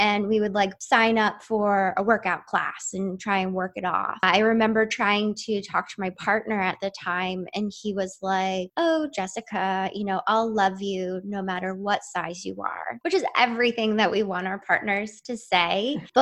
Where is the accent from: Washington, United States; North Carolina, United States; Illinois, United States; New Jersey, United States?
New Jersey, United States; now in Philadelphia, United States; I've pretty much lived in the Philadelphia area my entire life, but I grew up in South Jersey.